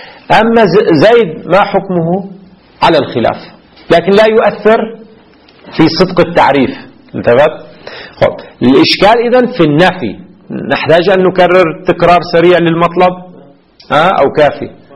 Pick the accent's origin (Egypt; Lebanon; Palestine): Lebanon; ما في عندنا في لبنان يقولوا أمنيات